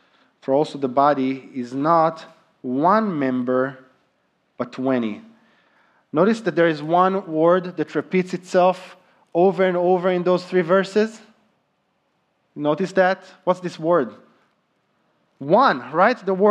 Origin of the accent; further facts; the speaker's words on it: Israel; I was a very energetic, athletic young boy growing up in Israel